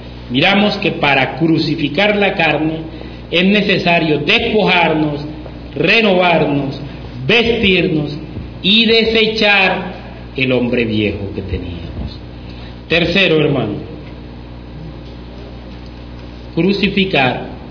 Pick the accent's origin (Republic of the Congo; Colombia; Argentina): Colombia; No, nosotros es como si un europeo viniera aquí a decirnos a nosotros qué debemos hacer nosotros como colombianos.